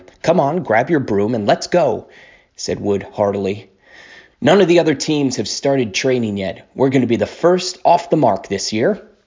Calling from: Summit, New Jersey, United States; I'm reading from Summit, New Jersey.

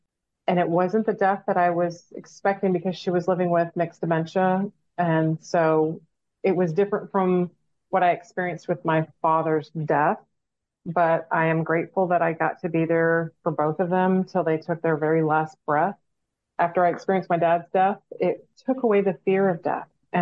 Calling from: Austin, Texas, United States; So I'm dialing in from Austin, Texas.

